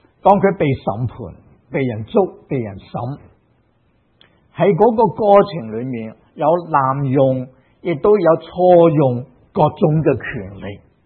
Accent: China; 在我们中国人当中

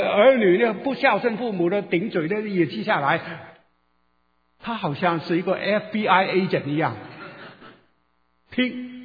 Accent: Guangdong, China; 我们广东人也有很多的神

